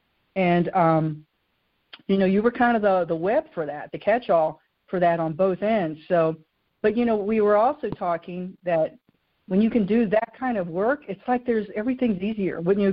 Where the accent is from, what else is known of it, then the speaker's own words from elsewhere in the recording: the South, United States; Listen, I'm from the South, and when you go down there, you just remember